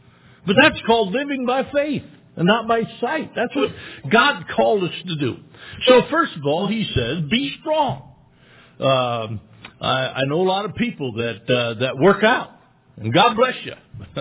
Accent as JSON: {"language": "English", "country": "United States", "said": "And I enjoy the fact that I'm an American."}